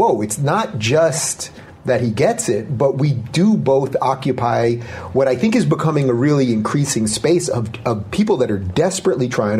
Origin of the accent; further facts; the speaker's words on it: Syosset, New York, United States; And so I grew up in Long Island. I went to college in upstate New York, SUNY Binghamton.